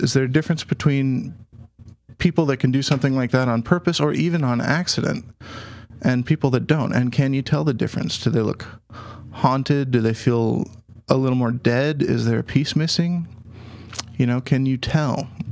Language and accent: English; Phoenix, Arizona, United States; now in Ashland, United States; mind you, I live in Ashland, so the concept of that is pretty difficult for me to grasp. Of course, I grew up in Phoenix, Arizona, and I guess that's a little bit easier.